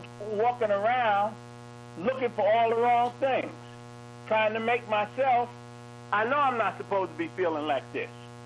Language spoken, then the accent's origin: English; Brooklyn, New York, United States; I grew up in Brooklyn, New York, and I went to school. I lived on Fulton Street.